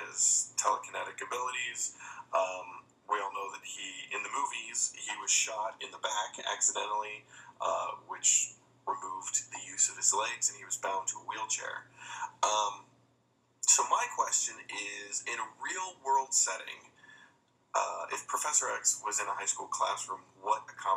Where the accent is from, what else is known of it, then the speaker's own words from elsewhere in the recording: New York City, New York, United States; Hi, Jamie. … from New York City.